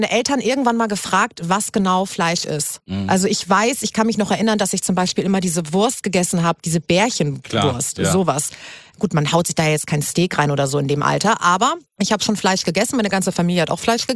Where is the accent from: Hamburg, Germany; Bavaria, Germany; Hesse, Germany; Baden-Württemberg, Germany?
Hamburg, Germany; ich komme ja aus Hamburg